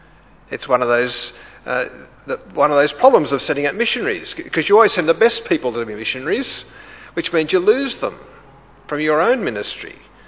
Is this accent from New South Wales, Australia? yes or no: yes; Sydney, New South Wales, Australia; you see I come from Sydney, can't you?